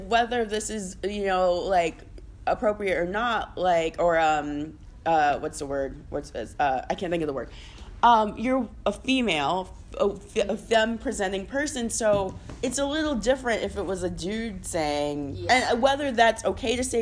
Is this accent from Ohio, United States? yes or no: yes; Ohio, United States; I grew up in Ohio. I was not expecting